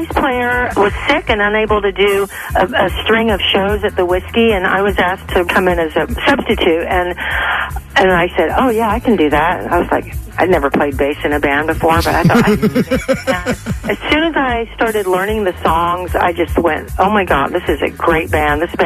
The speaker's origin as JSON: {"language": "English", "region": "Texas", "country": "United States", "tie": "born or raised there", "said": "we both loved blues because I grew up in Texas, like I said."}